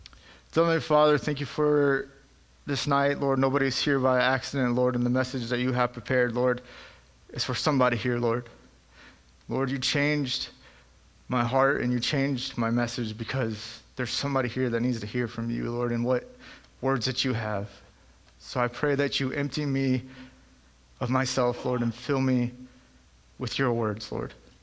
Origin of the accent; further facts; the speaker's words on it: McAllen, Texas, United States; moved away as an adult; And I grew up in McAllen. I went to school in Sherryland, left there in 2003, been back once or twice. My dad was stationed down there